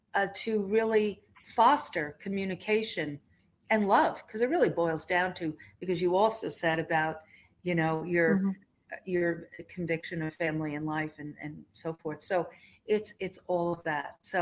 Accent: Long Island, New York, United States; I grew up on Long Island

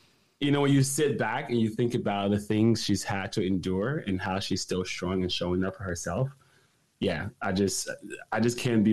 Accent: Oklahoma City, Oklahoma, United States; but I grew up in Oklahoma City. When I came to the U.S., I went to an all-black high school

